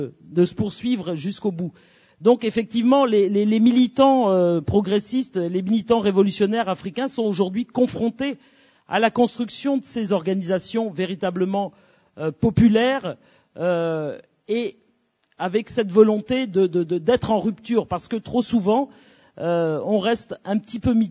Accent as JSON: {"language": "French", "country": "Cameroon", "said": "chez nous au Cameroun"}